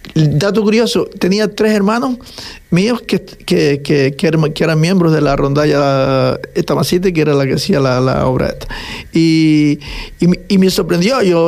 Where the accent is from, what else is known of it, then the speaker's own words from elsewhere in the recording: Western Sahara; moved away; yo, como me crié en el Sahara, yo nunca había tenido inquietudes por estas cosas de folclore y las tradiciones